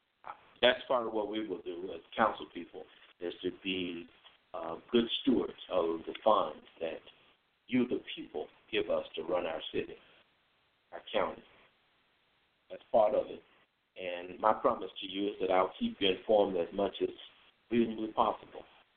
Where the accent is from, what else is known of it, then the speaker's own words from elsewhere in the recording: Chicago, Illinois, United States; now in Nashville, United States; Nashville, although my wife and I are from I'm from Chicago originally, my wife from St. Louis.